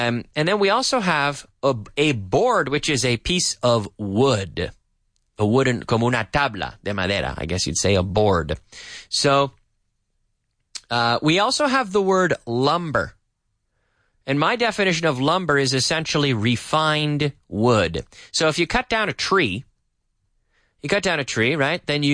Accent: Liverpool, Nova Scotia, Canada; So this was in my hometown of Liverpool, Nova Scotia. And it served Liverpool, Nova Scotia, Canada, by the way.

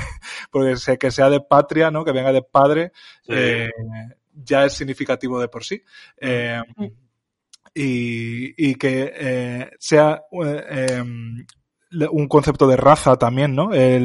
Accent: Spain; Yo soy español fallido, aunque soy muy español a mi manera

